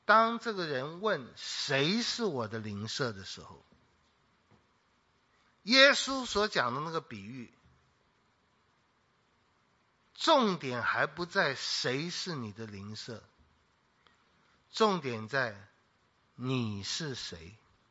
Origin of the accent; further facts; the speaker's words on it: China; 那以我们中国人的个性，全世界人的个性，一定都会说，我们要做那个好撒玛利亚人。